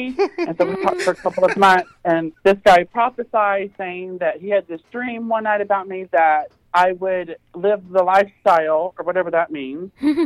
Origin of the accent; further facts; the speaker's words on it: Dallas, Texas, United States; Because I grew up Southern Baptist in Dallas, in Texas.